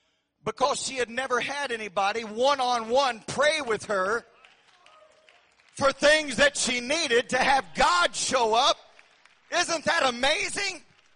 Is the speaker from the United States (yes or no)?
yes; Texas, United States; all the papers were written in French, and I'm a Texan.